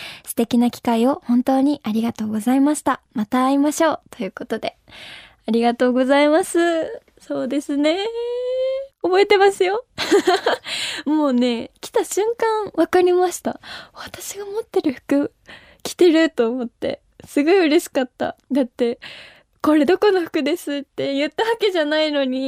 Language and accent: Japanese; Wakayama, Japan; 和歌山です。